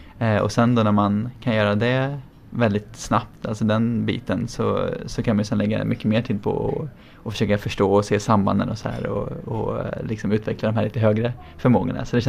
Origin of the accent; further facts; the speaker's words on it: Skövde, Västra Götaland County, Sweden; Så jag ser mig själv gå igenom Skövde i Sverige där jag kommer ifrån, genom hela staden liksom